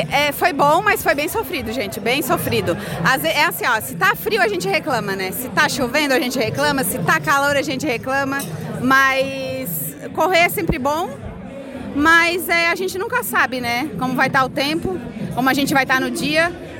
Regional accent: Morro da Fumaça, Santa Catarina, Brazil; Eu sou de Morro da Fumaça.

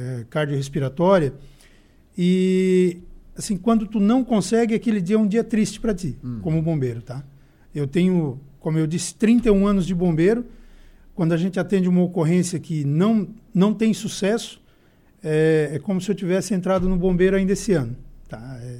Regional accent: Criciúma, Santa Catarina, Brazil; Eu sou natural de Criciúma.

